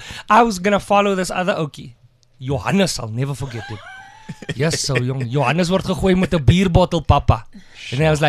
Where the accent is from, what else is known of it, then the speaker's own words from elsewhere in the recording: Hankey, Eastern Cape, South Africa; I'm from Hanky.